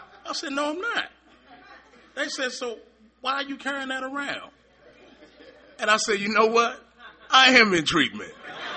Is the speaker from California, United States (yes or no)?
no; Washington, District of Columbia, United States; Like I said … I'm an addict. I'm from Washington, D.C.